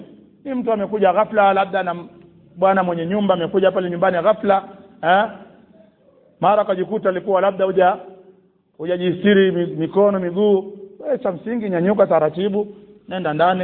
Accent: Tanga, Tanga Region, Tanzania; Bwana mmoja kule kwetu Tanga kule alimwacha mtoto wake

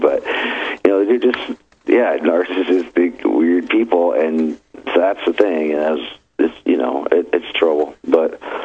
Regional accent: South Dakota, United States; South Dakota, you know, those Republicans in South Dakota, man. I mean, that's my home state, you know.

